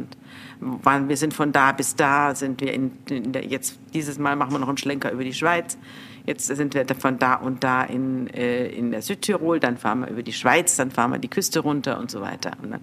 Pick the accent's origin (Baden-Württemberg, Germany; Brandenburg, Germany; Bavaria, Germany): Bavaria, Germany; Munich; ich komme aus München, also ich kenne mich schon ein bisschen aus in Bayern.